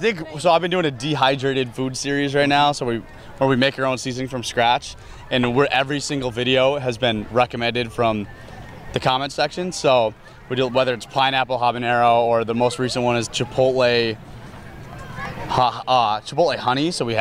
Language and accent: English; Victor, New York, United States; I'm born and raised in Victor.